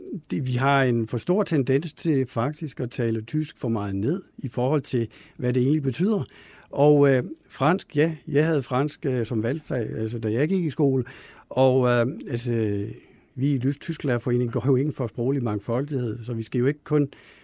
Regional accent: Sønderborg, Region of Southern Denmark, Denmark; Jeg kommer selv fra Sønderborg

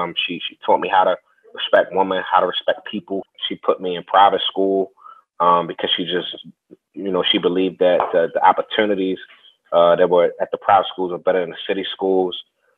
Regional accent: Baltimore, Maryland, United States; the things that he was assigning us to read was closer to my social context of me growing up in Baltimore

